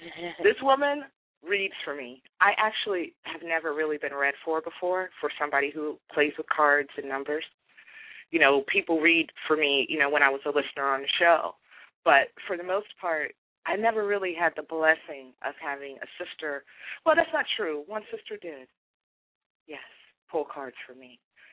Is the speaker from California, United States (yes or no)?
no; Washington, District of Columbia, United States; born there; I was born in Washington, D.C.